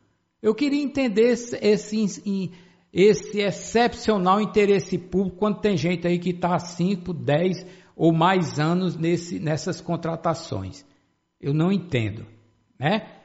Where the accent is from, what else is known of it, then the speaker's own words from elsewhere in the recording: Condado, Paraíba, Brazil; como foi recentemente o caso lá da minha cidade, Condado